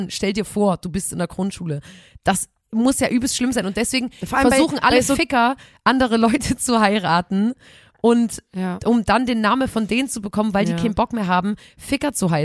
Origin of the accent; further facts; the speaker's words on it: Saxony, Germany; In Lauter-Bernsbach, in Sachsen, im Erzgebirge, bei uns im Erzgebirge